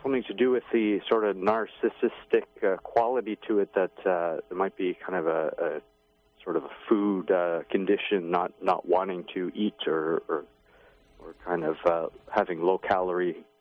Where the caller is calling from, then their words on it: Toronto, Ontario, Canada; I'm from Toronto, Canada.